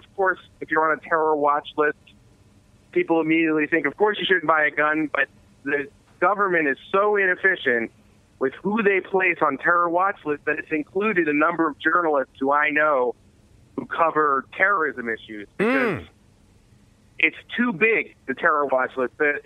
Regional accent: Philadelphia, Pennsylvania, United States; I'm from Philadelphia, so I'm an Eagles fan.

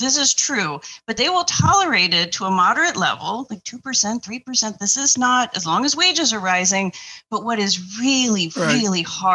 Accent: Indiana, United States; So, yeah, no, I grew up in Indiana. I'm not a political person.

